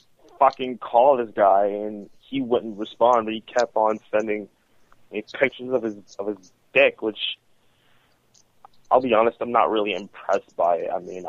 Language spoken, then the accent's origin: English; Miami, Florida, United States; Yes, I am. From Miami.